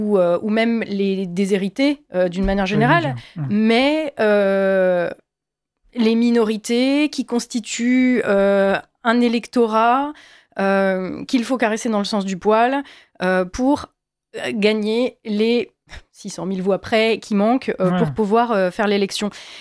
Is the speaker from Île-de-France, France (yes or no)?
no; Longwy, Grand Est, France; also born or lived in Villerupt; j'ai grandi en Lorraine, j'ai grandi plus précisément d'ailleurs dans le nord de la Lorraine, d'abord à Villerue, puis à Longwy.